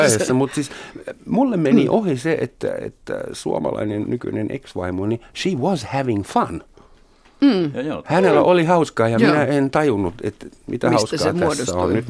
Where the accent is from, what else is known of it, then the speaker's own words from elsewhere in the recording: West Berlin, Berlin, Germany; moved away as an adult; now in Finland; Länsi-Berliinistä tulin Suomeen katsomaan sitä naista, johon olin yltäpäältä rakastunut. Hän oli kutsunut mut mökille. Minä tietysti pukeuduin viileästi länsi-berliiniläisenä